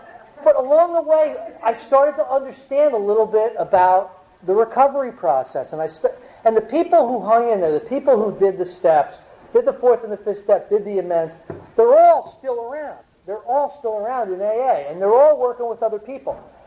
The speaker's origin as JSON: {"language": "English", "region": "Northeast", "country": "United States", "said": "I'm from the Northeast. We do more thinking by 9 o'clock in the morning than an Arkansasian's going to do all day."}